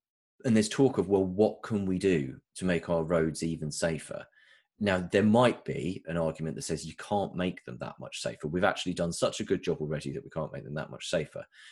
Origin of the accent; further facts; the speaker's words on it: England, United Kingdom; I grew up 25 miles outside of London.